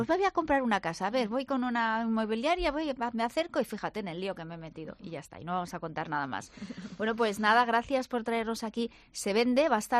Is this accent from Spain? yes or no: yes; Spain; Muy, como somos nosotros, los españoles.